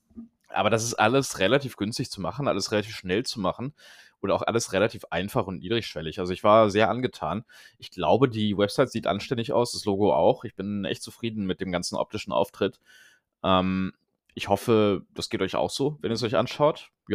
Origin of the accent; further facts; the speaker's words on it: Brühl, North Rhine-Westphalia, Germany; von dort ins schöne Brühl, wo ich herkomme.